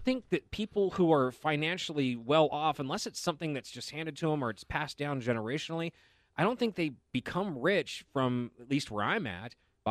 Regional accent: Missouri, United States; So I know a lot of kids back in the day that did Finger Hut that were like 17, 18 years old when I was growing up in Missouri.

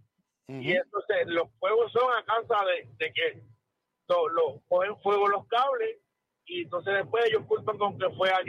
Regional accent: Fort Myers, Florida, United States; soy de Fort Myers, Florida.

